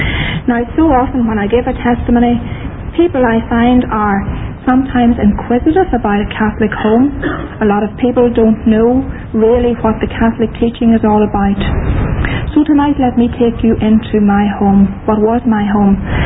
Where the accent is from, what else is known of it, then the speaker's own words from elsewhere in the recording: Northern Ireland, United Kingdom; born there; I wasn't born in this county, I was born in Fermanagh. And there I was born into a Catholic home.